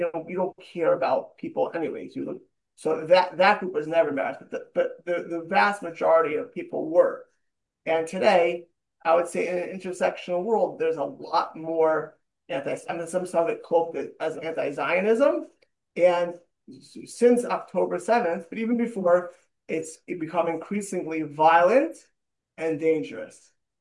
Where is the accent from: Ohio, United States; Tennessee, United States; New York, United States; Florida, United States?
Florida, United States; Miami Beach; also born or lived in San Jose, United States; I grew up in Miami Beach, very strong Jewish identity. I studied both in Israel and America.